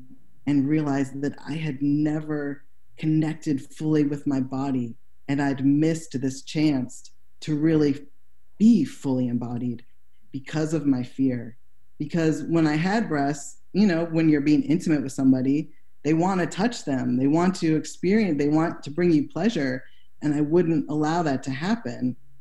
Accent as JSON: {"language": "English", "region": "Midwest", "country": "United States", "tie": "born or raised there", "said": "especially growing up in the Midwest in the 90s in a small town."}